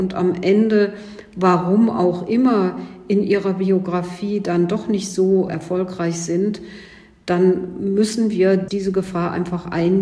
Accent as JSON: {"language": "German", "town": "Cologne", "region": "North Rhine-Westphalia", "country": "Germany", "said": "Ich darf Ihnen als Kölnerin verraten"}